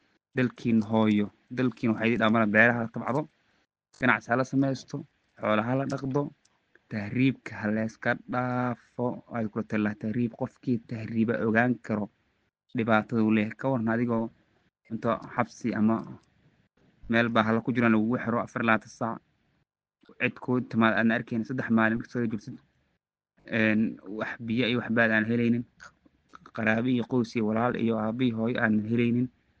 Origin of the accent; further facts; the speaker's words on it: Beledweyne, Hiran, Somalia; maanta waxaan joogaa dalkayga hooyo, magaaladayda hooyo, magaalada Beledweyne.